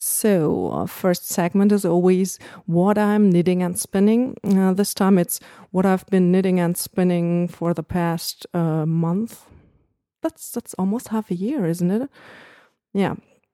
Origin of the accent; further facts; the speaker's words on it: Germany; accent: German; English is a second language; everybody will be able to listen and to hear my horrible German accent.